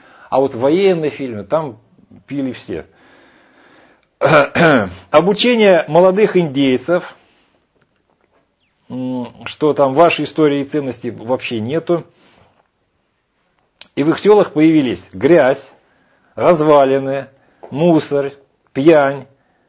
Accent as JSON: {"language": "Russian", "country": "Ukraine", "said": "Не, женщина, мужчина, пожалуйста, это все равно, но вот я украинец."}